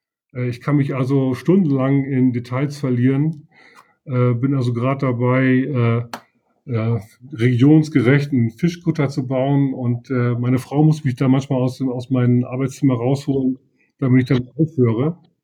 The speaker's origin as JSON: {"language": "German", "town": "Leer", "region": "Lower Saxony", "country": "Germany", "tie": "born or raised there", "lives_now": "Oldenburg, Germany", "said": "Ja, dann wohne ich in Oldenburg. Ich bin gebürtiger aus Friese, ich komme also aus Leer."}